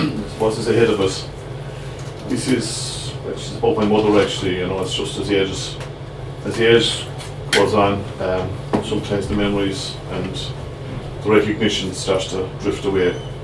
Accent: Limerick, Munster, Ireland; I'm from Limerick, so it's my first time down in Cork.

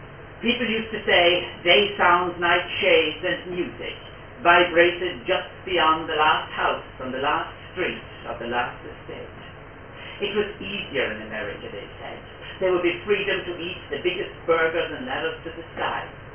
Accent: Connacht, Ireland; As I said, I come from County Mayo

